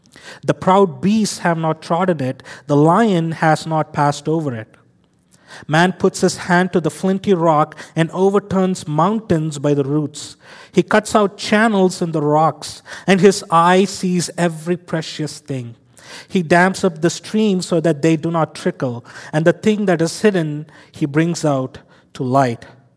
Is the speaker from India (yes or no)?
yes; India; I'm from India. I'm a math guy.